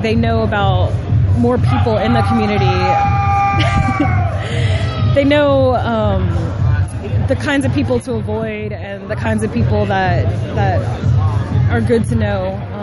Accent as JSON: {"language": "English", "town": "Richmond", "region": "Virginia", "country": "United States", "tie": "born or raised there", "said": "bringing nerd culture to Virginia, to my hometown, to Richmond, and just to be involved"}